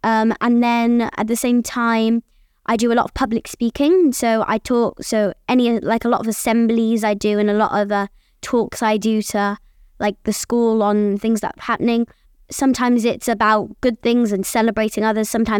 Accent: Dubai, United Arab Emirates; King's School Dubai. I'm 11 years old. I was born and raised in Dubai. So yeah, I'm a Dubai baby.

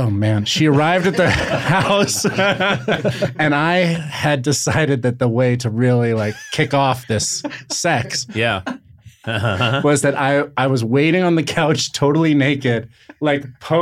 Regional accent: Los Angeles, California, United States; I'm born and raised in Los Angeles. And then my job was here.

